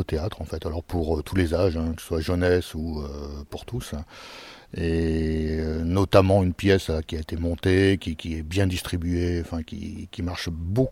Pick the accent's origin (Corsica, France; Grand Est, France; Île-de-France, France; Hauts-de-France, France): Hauts-de-France, France; born there; avant, je venais du Pas-de-Calais, j'étais né dans le Pas-de-Calais.